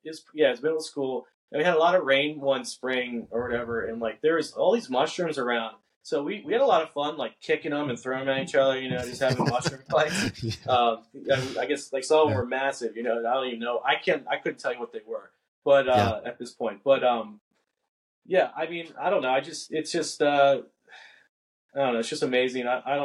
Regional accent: Pennsylvania, United States; Yeah. Lancaster County, born and raised. Yeah.

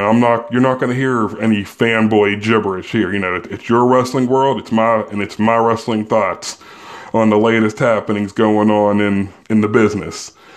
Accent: Pittsburgh, Pennsylvania, United States; And I'm from Pittsburgh, Pennsylvania. We call ourselves City of Champions

